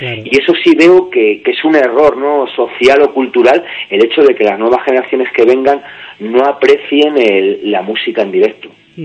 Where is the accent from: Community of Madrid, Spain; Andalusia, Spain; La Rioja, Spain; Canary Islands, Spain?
Community of Madrid, Spain; Leganés; Yo, por ejemplo, soy de Leganés, de un pueblo obrero de aquí de Madrid